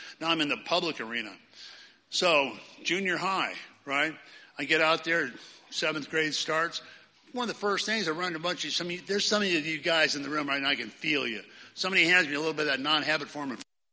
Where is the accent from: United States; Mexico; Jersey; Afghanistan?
United States; Portland; I'm from Portland. You probably tell by my accent. Irish Catholic, went to parochial schools when I was a kid